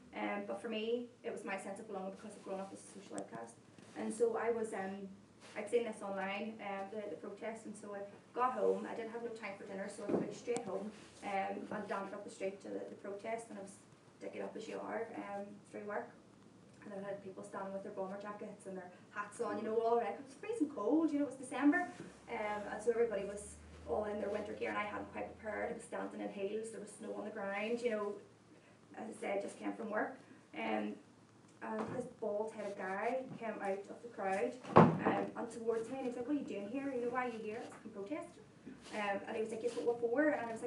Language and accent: English; Belfast, Northern Ireland, United Kingdom; I grew up in North Belfast, and North Belfast has very dominantly been DUP and Sinn Féin.